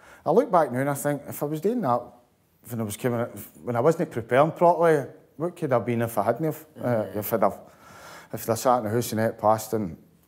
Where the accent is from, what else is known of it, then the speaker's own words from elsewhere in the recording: Glasgow, Scotland, United Kingdom; moved away as an adult; I thought I was running away from Glasgow and all my pals